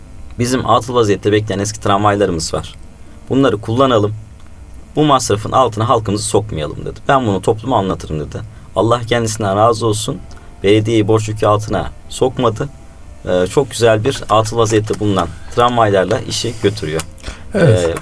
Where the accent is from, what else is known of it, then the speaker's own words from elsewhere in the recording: Konya, Turkey; born there; 85 Konya doğumluyum.